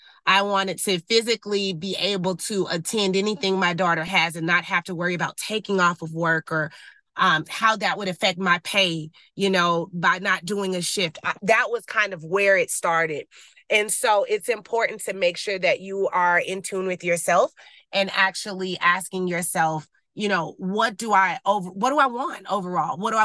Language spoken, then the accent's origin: English; Atlanta, Georgia, United States; I'm from the Atlanta area. I knew I wanted to keep it in an area that I was familiar with.